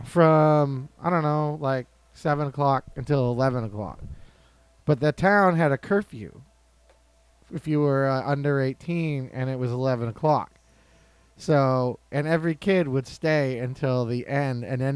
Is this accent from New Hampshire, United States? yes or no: yes; Bristol, New Hampshire, United States; I grew up in Bristol, New Hampshire.